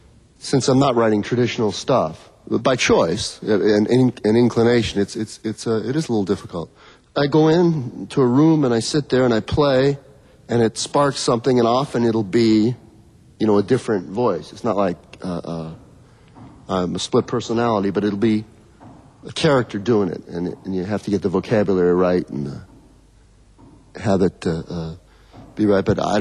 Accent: New Orleans, Louisiana, United States; also born or lived in Los Angeles; But I was born, then moved to New Orleans when I was like 2 days old.

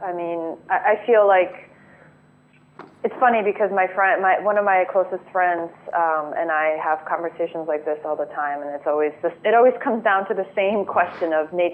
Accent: Chicago, Illinois, United States; also born or lived in Poland / California; obviously I grew up in Poland and Chicago, so, you know, I've definitely experienced some heavy-duty winters, but this is strange after living in California for 13 years.

